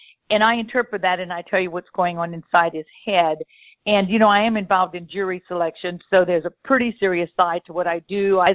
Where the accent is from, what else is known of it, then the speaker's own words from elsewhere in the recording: Louisiana, United States; and I am from Louisiana, so I went to college there, university there, and then ended up teaching at that university.